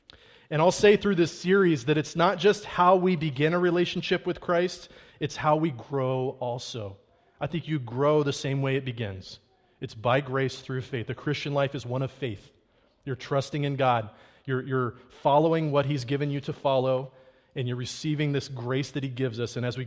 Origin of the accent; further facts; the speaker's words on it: England, United Kingdom; I grew up in England. When I was a kid, I lived on an Air Force base in England.